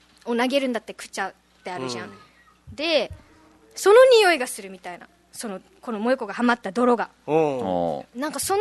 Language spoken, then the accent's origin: Japanese; Okinawa, Japan; 訛ってるんだろう、ね、沖縄だから、